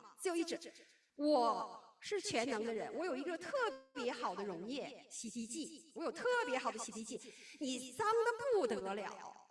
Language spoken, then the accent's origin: Chinese; China; 我们中国人如果说从味觉到视觉你换过来